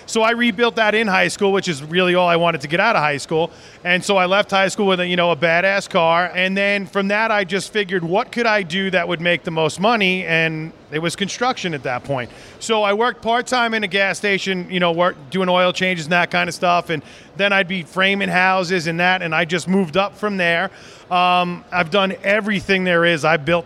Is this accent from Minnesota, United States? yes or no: no; New York, United States; I'm a paramedic from New York, and so I did a lot of, I was a top responder 5 years in a row.